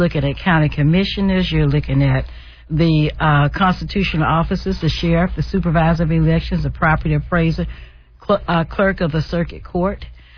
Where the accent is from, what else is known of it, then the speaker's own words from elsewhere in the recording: Alabama, United States; I grew up in Alabama, and I saw a lot of things as a kid growing up in Alabama.